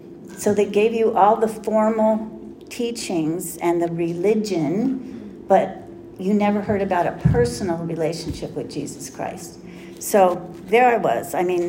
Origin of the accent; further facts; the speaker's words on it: Anaheim, California, United States; We grew up in Anaheim on a cul-de-sac over the fence from the Catholic Church.